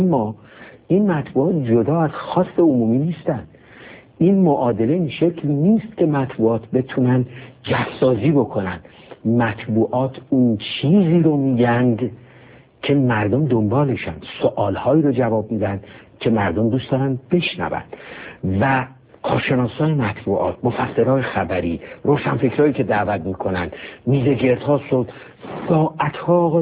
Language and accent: Persian; Iran; moved away